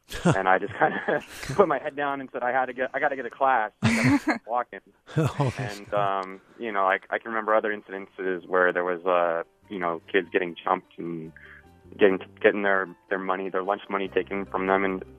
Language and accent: English; San Francisco, California, United States; I grew up in San Francisco, and I went to school in the Mission Middle School at Horace Mann Middle back in the mid-90s.